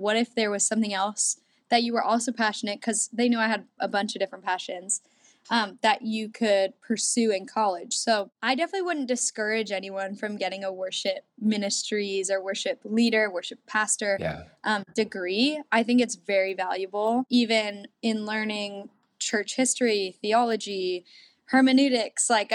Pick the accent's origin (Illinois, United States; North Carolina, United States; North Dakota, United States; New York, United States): New York, United States; now in Lakeland, United States; I grew up in Long Island, New York. And so I was at that church my whole life and then came to Lakeland, Florida